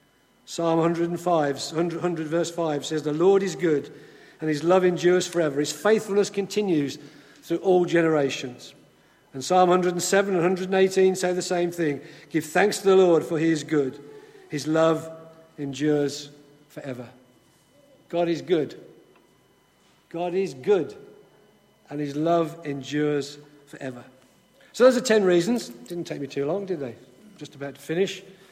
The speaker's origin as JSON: {"language": "English", "region": "England", "country": "United Kingdom", "said": "I've joked about us being English and British, and some of you are not, and you may wonder what I mean, but we're so reserved sometimes, and we're so correct and so polite."}